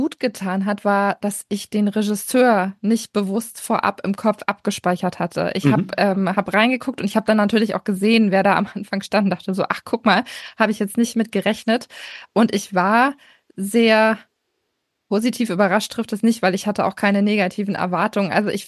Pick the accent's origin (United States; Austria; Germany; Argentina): Germany; Hamburg; Also das Grundszenario ist sehr bedrückend, lass es mich so formulieren, als Hamburger nochmal doppelt bedrückend